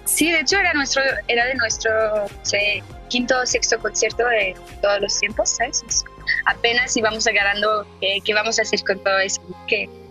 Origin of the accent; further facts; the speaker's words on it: France; Spanish is a second language; yo soy francesa. Y como que es parte de mi cultura, ¿no? Como escuchar mucha música francesa